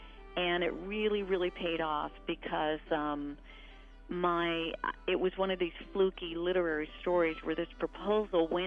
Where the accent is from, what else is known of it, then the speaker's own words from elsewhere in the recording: Freeville, New York, United States; I was here in my hometown in Freeville over spring break one year